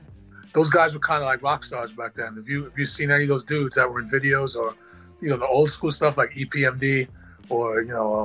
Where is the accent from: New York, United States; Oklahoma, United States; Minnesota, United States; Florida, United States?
New York, United States; Long Beach; I grew up in a town called Long Beach, like where I was born in New York.